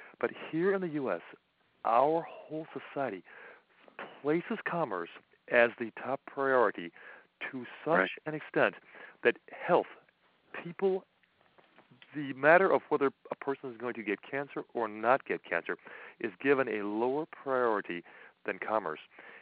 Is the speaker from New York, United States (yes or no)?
yes; New York, United States; also born or lived in Wisconsin; I was born out in Wisconsin, but I grew up in the St. Lawrence River Valley on the New York State part of the St. Lawrence River Valley.